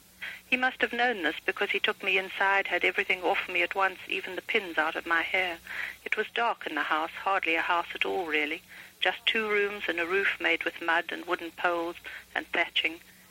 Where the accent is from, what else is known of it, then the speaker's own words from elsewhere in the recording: South Africa; Well, I think any country that one grows up in, however strange and odd, which South Africa certainly was in many aspects, seems at the time to be normal to one